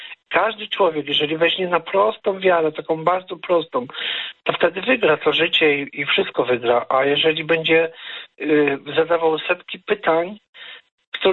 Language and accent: Polish; Subcarpathian Voivodeship, Poland; ja pochodzę z Podkarpacia, z gór